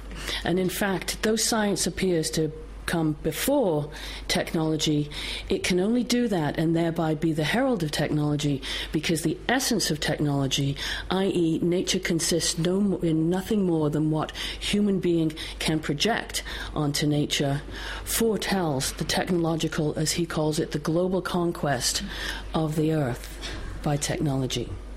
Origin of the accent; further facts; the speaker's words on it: Scotland, United Kingdom; born there; Do I mean we British, because I was born in Scotland?